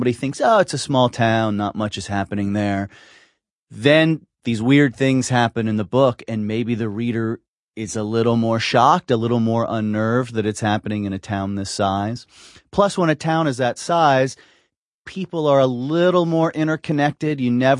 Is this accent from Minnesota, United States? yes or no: no; Cincinnati, Ohio, United States; It's weird because I grew up here in Cincinnati, so and in Westwood, so I felt like my growing up was urban.